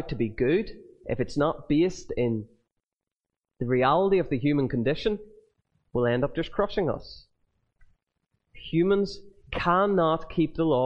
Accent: Northern Ireland, United Kingdom; maybe just growing up in Northern Ireland, you see placards everywhere

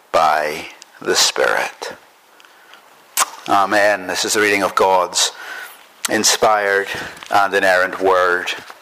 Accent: Northern Ireland, United Kingdom; growing up in Northern Ireland after the Troubles

